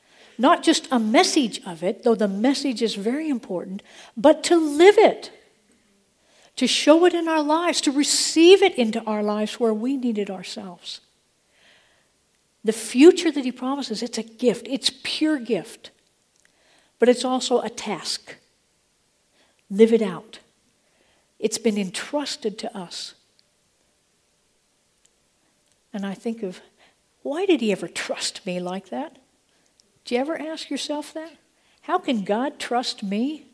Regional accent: Nebraska, United States; I was from Midwest Nebraska. I grew up in farming country.

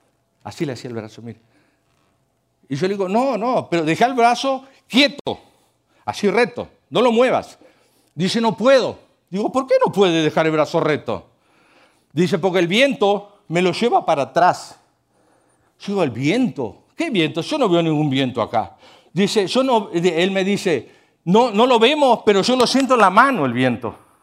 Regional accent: Uruguay; Yo le preguntaba a un en Uruguay, en mi país, una vez tuve la experiencia de ir con un camionero de Rivera

